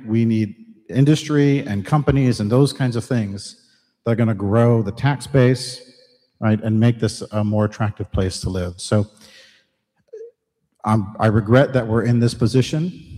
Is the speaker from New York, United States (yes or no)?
no; California, United States; because I grew up in California in the 80s.